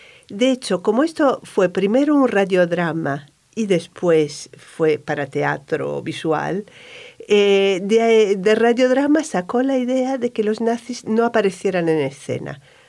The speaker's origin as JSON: {"language": "Spanish", "town": "Rome", "region": "Lazio", "country": "Italy", "second_language": "Spanish", "said": "Si yo soy de Roma"}